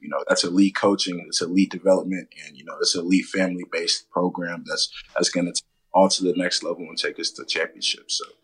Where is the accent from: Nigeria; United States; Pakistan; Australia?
Nigeria; I'm Nigerian as well.